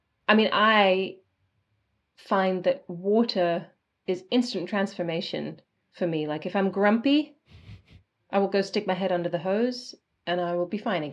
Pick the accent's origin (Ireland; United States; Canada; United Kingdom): United Kingdom; England; and I grew up in England, so like English people are pretty stoic when it comes to weather and coldness